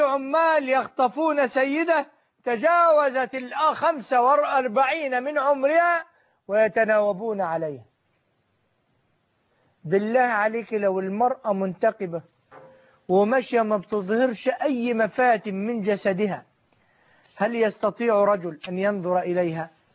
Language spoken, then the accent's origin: Arabic; Upper Egypt, Egypt; لو بنتي، أنا صعيدي